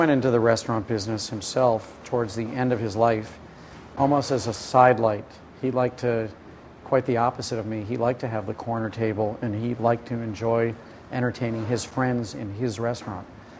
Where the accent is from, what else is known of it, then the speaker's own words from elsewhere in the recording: St. Louis, Missouri, United States; My dad's business when I grew up in St. Louis was to design driving tours for Americans throughout the French countryside primarily.